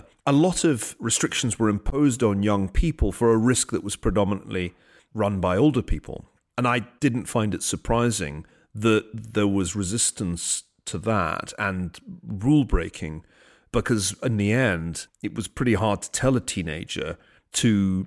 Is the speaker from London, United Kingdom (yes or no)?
no; Glasgow, Scotland, United Kingdom; when I was growing up in Glasgow.